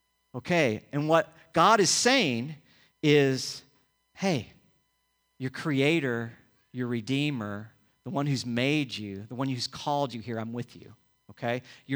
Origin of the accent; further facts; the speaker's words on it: Illinois, United States; I grew up in Illinois, and we would cross that bridge every time we went to St. Louis